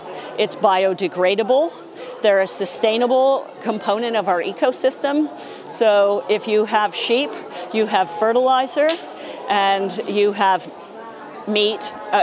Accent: Buffalo, New York, United States; And growing up in Buffalo, New York, you need it because the snowfall is tremendous.

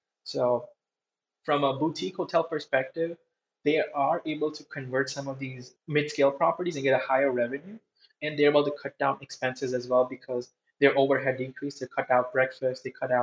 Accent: South Dakota, United States; I grew up in South Dakota.

